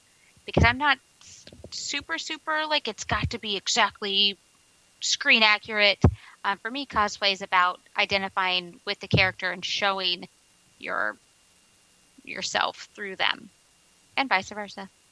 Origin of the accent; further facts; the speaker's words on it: Florida, United States; I'm originally from Florida and my parents are huge Disney people.